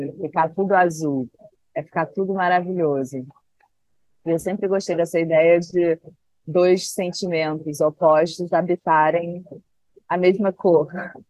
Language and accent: Portuguese; Rio de Janeiro, Brazil; born there; E depois tem esse regresso ao Rio, à minha cidade, um reapaixonamento, a cidade onde eu nasci.